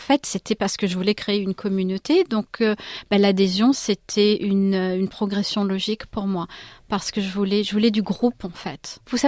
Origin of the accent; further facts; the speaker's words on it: Bordeaux, Nouvelle-Aquitaine, France; J'ai déjà bien sûr quelque chose en tête dans le sud-ouest, puisque moi, je suis bordelaise.